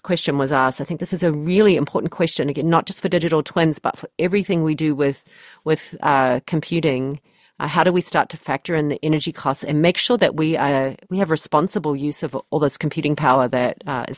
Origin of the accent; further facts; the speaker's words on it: Auckland, New Zealand; So I grew up in Massey in West Auckland